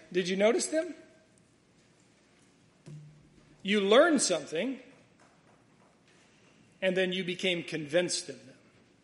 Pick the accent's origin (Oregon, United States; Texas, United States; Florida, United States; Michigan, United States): Michigan, United States; Detroit; I grew up in the Detroit region, a little bit north of Detroit.